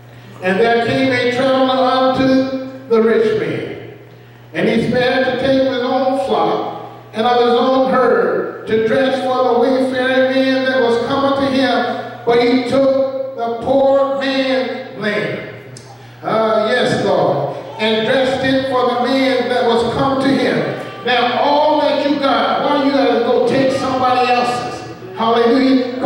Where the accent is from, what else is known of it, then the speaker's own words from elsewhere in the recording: Southern United States, United States; accent: southern; Every once in a while, my southern accent come out.